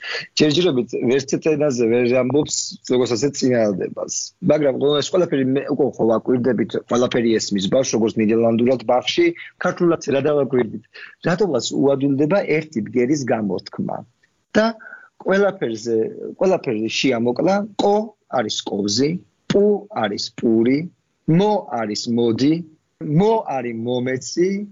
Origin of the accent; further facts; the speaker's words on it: Tbilisi, Georgia; also born or lived in Kakheti; მიუხედავად იმას რომ დავიბადე თბილისში და მე გავიზარდე კიდევაც თბილისში, არასოდეს თავი მე თბილისად არ წარმიდგენია რა, ყოველთვის ვიყავი კახელი. და ეს მე 12 წლის მე ბედმა არ გუნდა და გადავედი სოფელში საცხოვრებლად, ბებია პაპასთან.